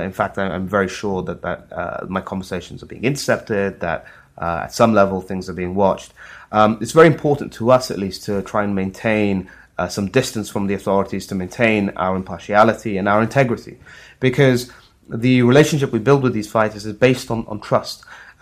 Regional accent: Saudi Arabia; At a personal level, I'm a Muslim myself. I grew up in Saudi Arabia.

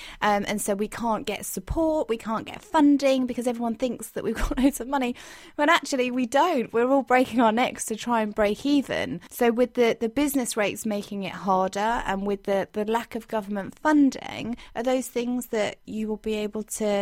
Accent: United Kingdom; I'm not surprised. I'm so proud of being British.

